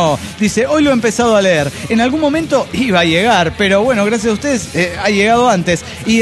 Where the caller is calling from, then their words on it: Santa Fe, Argentina; de Santa Fe, Argentina.